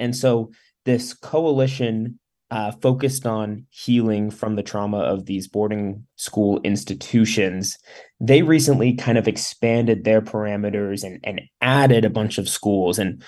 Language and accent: English; Wyoming, United States; throughout my home state of Wyoming